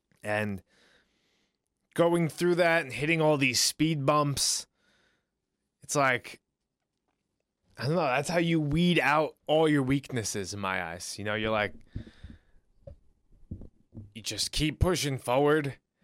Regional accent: New York, United States; But from growing up in New York, or the situations that were around me, or the people

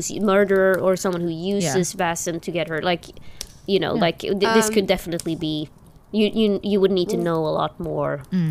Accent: London, United Kingdom; I am born and raised in London.

